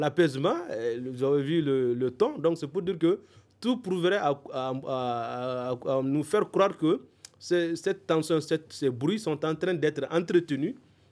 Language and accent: French; Timbuktu, Tombouctou, Mali; je suis de Tombouctou. Donc, depuis l'enfance, il y a l'Algérie, on se connaît, quoi.